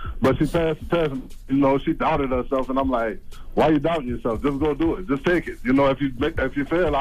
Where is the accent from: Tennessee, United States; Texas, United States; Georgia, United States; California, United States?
Georgia, United States; Oh, I'm from Georgia.